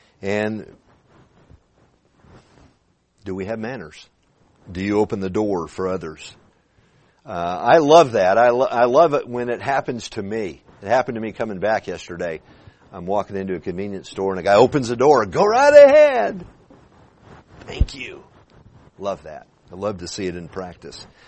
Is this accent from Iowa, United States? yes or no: no; California, United States; now in Texas, United States; I grew up in California when there wasn't much godliness. You know, moving to Texas, man, there's four churches on every corner.